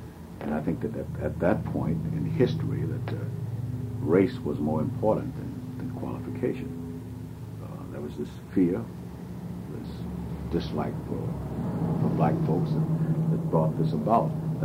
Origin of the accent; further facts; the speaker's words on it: the South, United States; also born or lived in North; I've lived both in the North and the South, and I am a Southerner